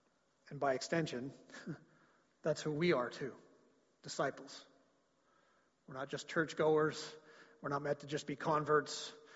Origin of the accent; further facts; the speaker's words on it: Creston, British Columbia, Canada; And I remember saying, growing up in Creston, might have been grade one, grade two, we said the Lord's Prayer, I think every day, maybe every other day.